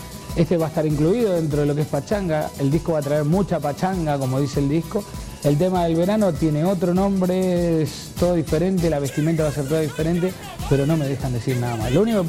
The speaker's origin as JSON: {"language": "Spanish", "country": "Argentina", "said": "era muy difícil conseguirlos en mi país, no como aquí que los tienen más cerquitas. En Argentina, hace 10 años atrás"}